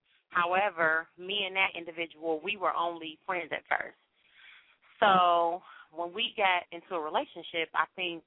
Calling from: Dayton, Ohio, United States; I'm calling from Dayton.

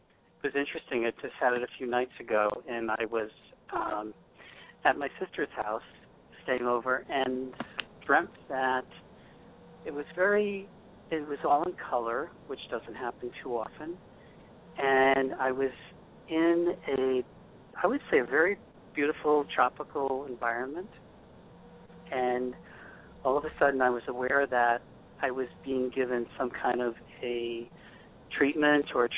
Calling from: Massachusetts, United States; Calling from Cape Cod, Massachusetts.

